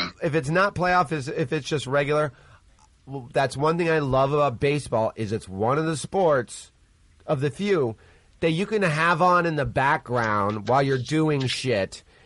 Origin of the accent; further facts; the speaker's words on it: Michigan City, Indiana, United States; No. Michigan City, but about 40 minutes outside the city.